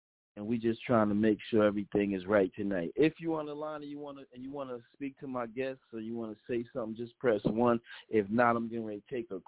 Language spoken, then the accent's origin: English; Paterson, New Jersey, United States; I'm proud. I'm proud to be a Patersonian.